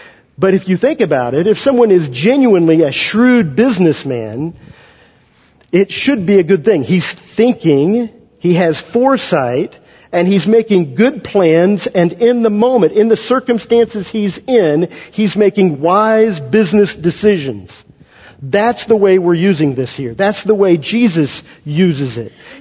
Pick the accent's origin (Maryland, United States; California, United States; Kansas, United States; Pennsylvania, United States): Kansas, United States; Where I grew up in Kansas, you would give someone the right to use your property.